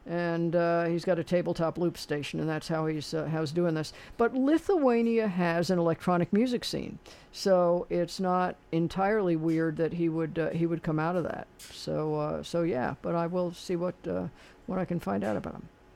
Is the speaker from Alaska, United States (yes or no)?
no; Los Angeles, California, United States; No, I'm from Los Angeles. I've lived throughout all of L.A., but I'm a big East L.A. fan.